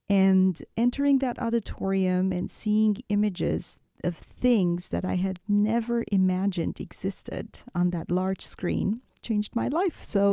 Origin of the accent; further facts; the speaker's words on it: Beirut, Beirut Governorate, Lebanon; When I was growing up in Beirut